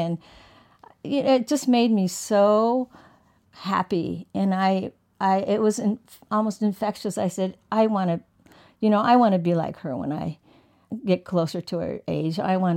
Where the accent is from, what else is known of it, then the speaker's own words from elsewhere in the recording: New York, United States; born there; also born or lived in San Francisco / Tokyo / Mexico / Kamakura; I was born in New York, and we basically moved back and forth like migrating birds every 3 to 5 years across the Pacific, San Francisco, Tokyo, Mexico, Kamakura, and Los Angeles.